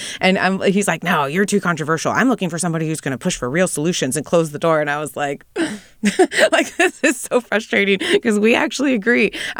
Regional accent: California, United States; And I grew up in Kern County.

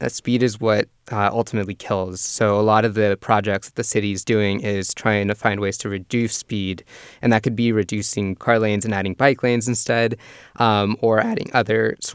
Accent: Santa Barbara, California, United States; now in Sacramento, United States; I'm from Santa Barbara, and I've lived here for 6 years now

